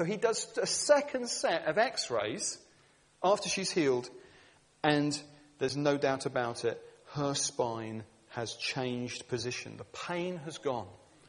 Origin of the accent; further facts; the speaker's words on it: United Kingdom; So we're British and we play safe.